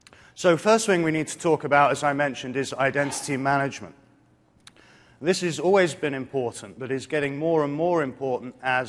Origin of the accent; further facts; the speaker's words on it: Edinburgh, Scotland, United Kingdom; I'm from Edinburgh in the United Kingdom.